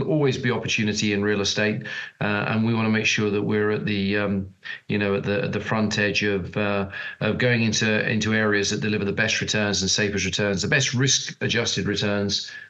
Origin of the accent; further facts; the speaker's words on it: United Kingdom; obviously, being a Brit, I'm particularly thinking about the UK.